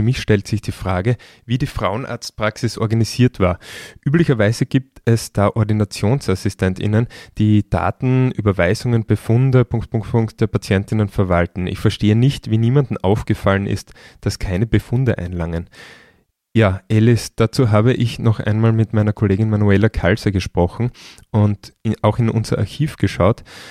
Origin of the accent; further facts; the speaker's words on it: Styria, Austria; Nachdem ich mich als Steirer identifiziere, werde ich ein paar dieser Fälle vortragen.